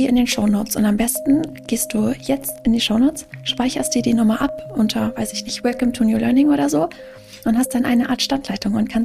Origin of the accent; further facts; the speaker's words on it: Königswinter, North Rhine-Westphalia, Germany; ich komme ursprünglich aus Königswinter. Das ist direkt gegenüber, eins links, eins rechts rheinisch. Und so von Rheinländer zu Rheinländer geht es meistens ganz gut.